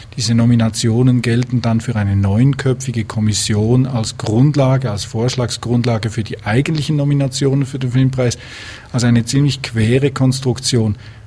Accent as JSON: {"language": "German", "country": "Switzerland", "said": "Wir müssen unsere Identität als Schweizer in dieses Kino bringen."}